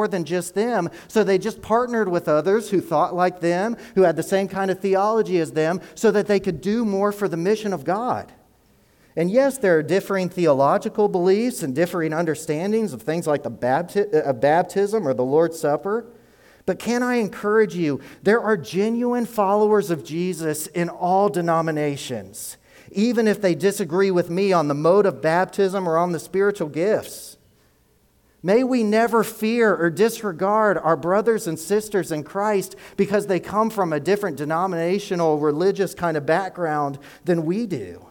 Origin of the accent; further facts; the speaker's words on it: Georgia, United States; I grew up in Georgia.